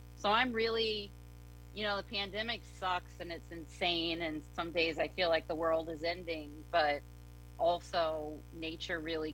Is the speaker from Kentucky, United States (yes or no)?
yes; Kentucky, United States; also born or lived in New York City; I'm from Kentucky and I lived in New York City for 16 years. And when my husband and I got our place in the Catskills